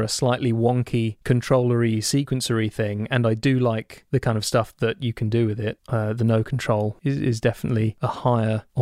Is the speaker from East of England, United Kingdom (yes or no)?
yes; Bedford, East of England, United Kingdom; my hometown of Bedford.